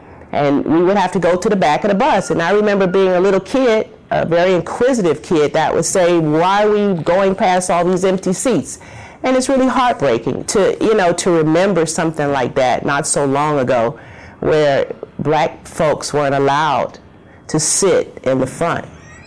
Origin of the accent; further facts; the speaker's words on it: Miami, Florida, United States; I'm from Miami, Florida. I was born on Miami Beach in a hospital called St. Francis, which actually is no longer there.